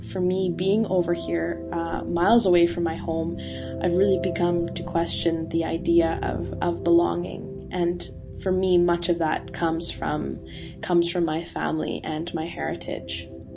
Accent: Canada; moved away as an adult; now in United Kingdom; I am an exchange student. I'm traveling over here for 4 months and I'm from Canada originally.

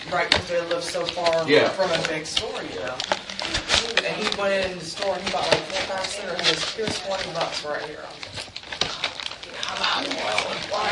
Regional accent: Cloverdale, Indiana, United States; I was born in Indianapolis, but when I was almost 10, my dad had purchased property out in Cloverdale.

